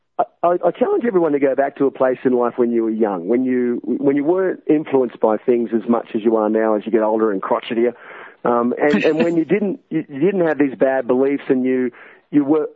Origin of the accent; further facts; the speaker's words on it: Australia; because we are Australian after all, so we don't mind a drink every now and then. So we lived in Florida for 12 months